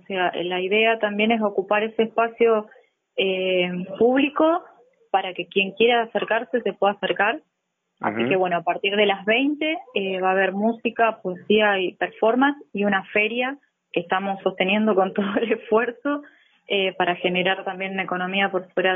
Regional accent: General Alvear, Mendoza, Argentina; yo soy de Alvear, y ahora vamos a trabajar con Tupungato, salir un poco de la capital

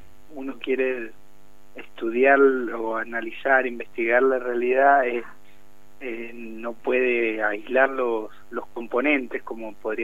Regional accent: Malargüe, Mendoza, Argentina; Yo soy de Malargüe y ellos viven en la zona rural

